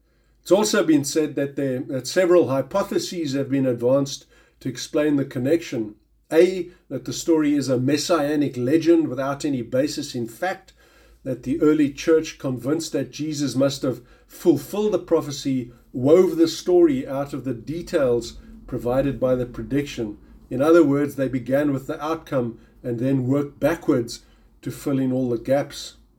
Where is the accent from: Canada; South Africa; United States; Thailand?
South Africa; Cape Town, Western Cape; I'm from Cape Town, and Cape Town is a rather special place to come home